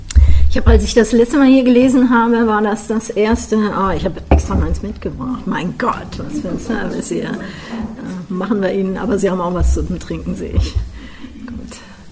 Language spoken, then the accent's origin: German; Cologne, North Rhine-Westphalia, Germany; now in Leverkusen, Germany; Ich komme ursprünglich aus Köln, deswegen lag das nahe, dass man mich gefragt hat, ob ich aus Köln was mache, aber mittlerweile bin ich so eine Hybrid-Kölnerin. Man nimmt ja neue Begriffe immer auf. Also ich lebe eigentlich in Leverkusen